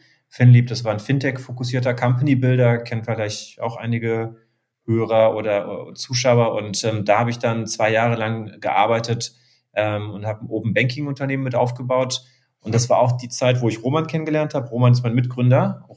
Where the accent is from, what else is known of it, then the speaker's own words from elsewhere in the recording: Freiburg, Baden-Württemberg, Germany; also born or lived in Moscow, Russia; ich bin 35 Jahre alt, ich bin in Moskau geboren und mit einem Jahr nach Deutschland gekommen mit meinem Bruder und meinen Eltern. Und wir sind in Freiburg im Süden von Deutschland aufgewachsen